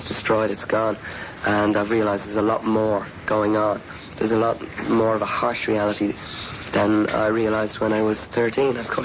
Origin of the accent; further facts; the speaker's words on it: Dublin, Leinster, Ireland; because I grew up in Dublin. I grew up in a sort of suburban type of community